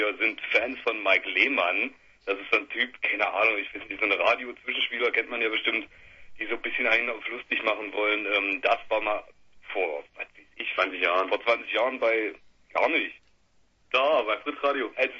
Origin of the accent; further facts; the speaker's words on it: Born, Saxony-Anhalt, Germany; Wir sind aus Born in Sachsen-Anhalt. Das ist bei Magdeburg.